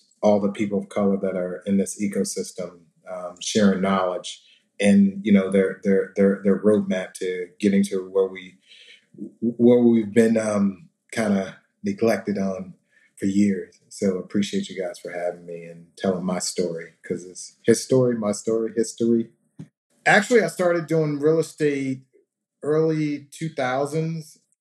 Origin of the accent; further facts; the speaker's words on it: Alexandria, Virginia, United States; my design background comes from growing up in Alexandria, Virginia, O-Town, and Del Rey